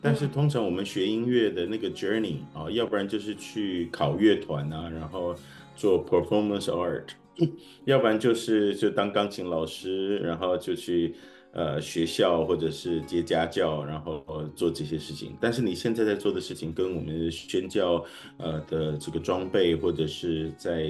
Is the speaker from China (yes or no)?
no; Taipei, Taiwan; 我是在台北的聚会处长大的孩子